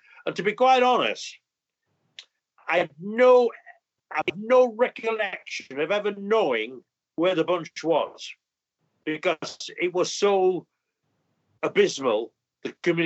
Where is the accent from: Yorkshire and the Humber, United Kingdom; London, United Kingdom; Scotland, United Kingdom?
Yorkshire and the Humber, United Kingdom; Also, being a Yorkshireman, I'd got an ulterior motive.